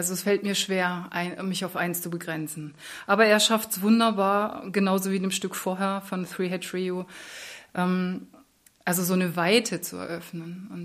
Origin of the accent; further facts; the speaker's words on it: Baden-Württemberg, Germany; accent: Black Forest; ich stamme aus dem Schwarzwald, richtig. Da spricht man ein bisschen anders. Da gibt es viele Sch dazwischen, da schwätzt man.